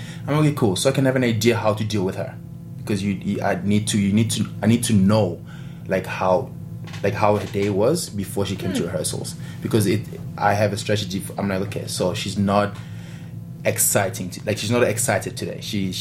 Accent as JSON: {"language": "English", "town": "Johannesburg", "region": "Gauteng", "country": "South Africa", "said": "from Johannesburg, South Africa. Yes, I'm 27 years old"}